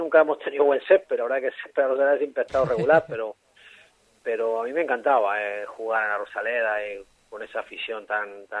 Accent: Argentina; como típico argentino

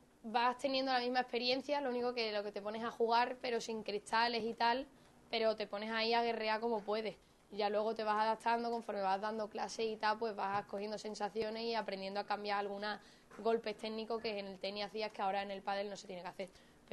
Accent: Seville, Andalusia, Spain; soy de Sevilla

